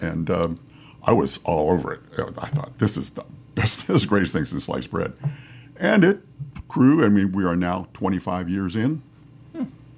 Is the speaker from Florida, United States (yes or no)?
yes; Tampa, Florida, United States; also born or lived in Bradenton; I was born in Tampa, born and raised in Tampa and Bradenton.